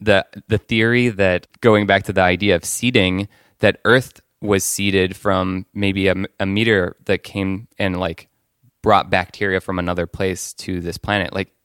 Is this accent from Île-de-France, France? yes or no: yes; Paris, Île-de-France, France; I grew up in Paris